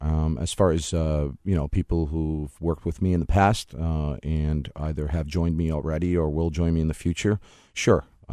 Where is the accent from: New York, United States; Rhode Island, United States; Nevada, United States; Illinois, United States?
Rhode Island, United States; West Warwick; I'm looking at my hometown of West Warwick.